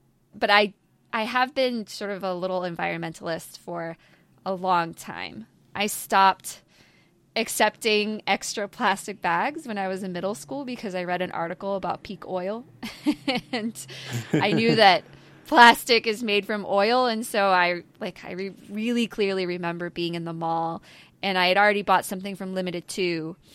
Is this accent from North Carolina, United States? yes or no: yes; North Carolina, United States; also born or lived in New Jersey; So I was born in New Jersey, but when I was one, we moved, our family moved down to the middle of North Carolina, where my father's family is, and we stayed there until I was seven.